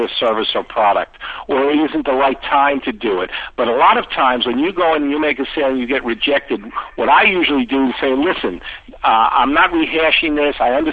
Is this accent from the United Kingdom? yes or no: no; Brooklyn, New York, United States; I'm from Brooklyn, New York originally.